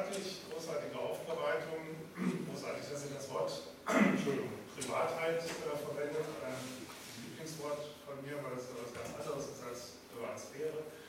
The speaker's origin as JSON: {"language": "German", "region": "North Rhine-Westphalia", "country": "Germany", "said": "Da gibt es oft völlige Leere eigentlich, habe ich so gemerkt, in Westfalen, wo ich herkomme."}